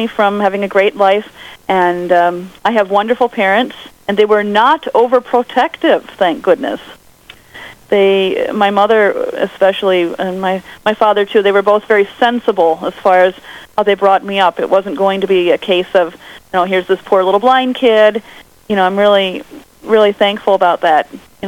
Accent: Elmira, New York, United States; I am from Elmira, New York, which is located in upstate New York, and not too far from the state of Pennsylvania. Actually, we're in Chemung County.

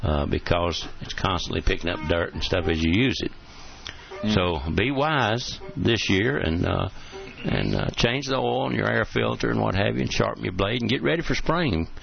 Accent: Chattanooga, Tennessee, United States; First off, let me tell you that I'm from Chattanooga, Tennessee.

